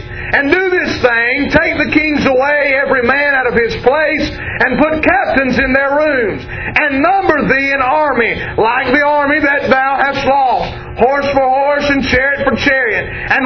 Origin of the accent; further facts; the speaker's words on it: Georgia, United States; And I know that ain't correct English, but I'm from Georgia, so.